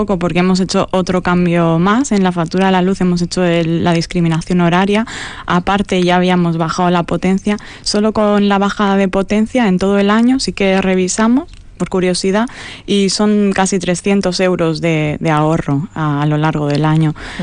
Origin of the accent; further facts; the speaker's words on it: Elche, Valencian Community, Spain; moved away as an adult; now in Vitoria, Spain; yo soy de Elche, de Alicante